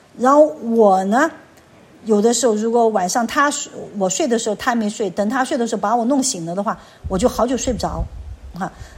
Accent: Chengdu, Sichuan, China; 因为我们四川人从小我们四川人太阳就起来的晚嘛，我们成都人尤其都我们都懒散的嘛，

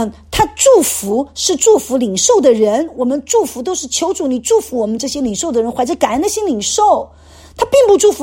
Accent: China; 再说国外的人比较理性啊，不像我们中国人迷信啊

